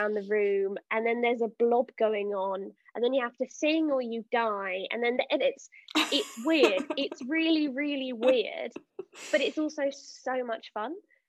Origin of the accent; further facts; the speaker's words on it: Bristol, South West England, United Kingdom; now in London, United Kingdom; I'm British. I'm pretty standard British, relatively boring, born in London, raised in Bristol, live in London again.